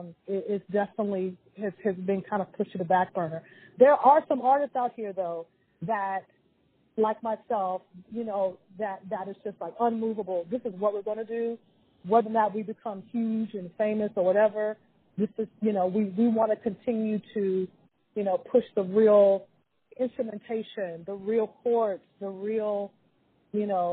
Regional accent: Washington, District of Columbia, United States; I'm from Washington, D.C., born and raised.

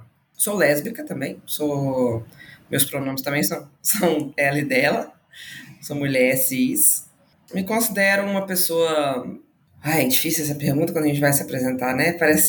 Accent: Belo Horizonte, Minas Gerais, Brazil; now in São Paulo, Brazil; Sou jornalista, amiga da Letícia há mais de 10 anos, também sou mineira de Belo Horizonte, mas moro em São Paulo há mais de 8 anos.

